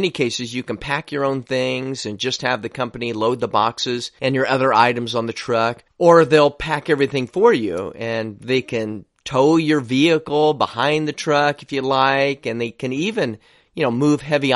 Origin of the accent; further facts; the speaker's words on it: Chicago, Illinois, United States; Well, we're originally from Chicago, but we just moved from a place called Springville.